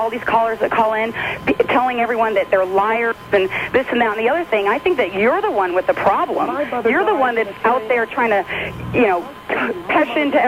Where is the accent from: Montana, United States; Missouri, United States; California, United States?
California, United States; Actually, I grew up most in Southern California, but I've traveled all over the world.